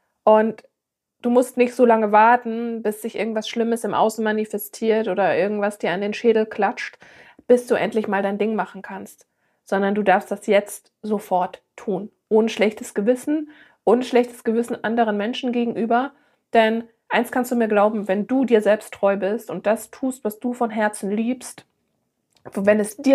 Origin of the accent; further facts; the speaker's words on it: Bavaria, Germany; Ich bin ja aus Bayern.